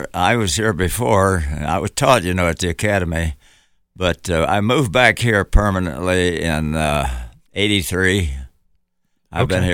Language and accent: English; Lexington, Kentucky, United States; I did get a job in Lexington, Kentucky, where I'm from Lexington, actually.